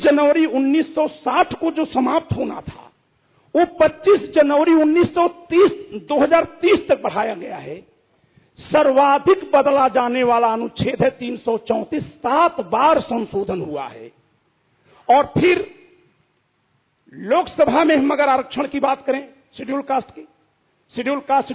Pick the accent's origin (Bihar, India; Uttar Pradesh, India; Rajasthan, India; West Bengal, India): Uttar Pradesh, India; आपके राज्य में जैसे हम उत्तर प्रदेश से आते हैं